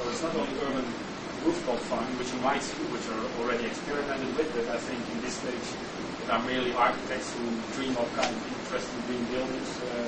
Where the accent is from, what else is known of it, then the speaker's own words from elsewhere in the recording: Zimbabwe; moved away; I remember when I came from Zimbabwe 10 years ago